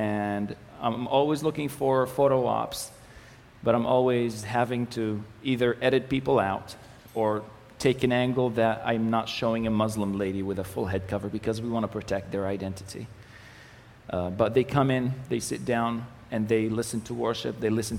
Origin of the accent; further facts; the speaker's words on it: Israel; first language Arabic; English is a second language; an Israeli Arab, because growing up, I had to learn Arabic in school because it's my mother tongue, Hebrew as the language of the country, and Israel and English as the language of the world.